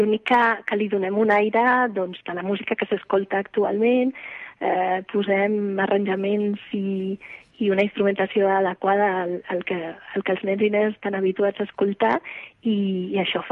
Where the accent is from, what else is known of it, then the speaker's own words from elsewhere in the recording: Andalusia, Spain; also born or lived in Barcelona; jo vaig néixer a Barcelona, però als 3 anyets vaig marxar cap a Andalusia, cosa estranya, perquè passava del revés a la meva època, que els andalusos venien cap aquí, però jo vaig fer del revés amb la meva família.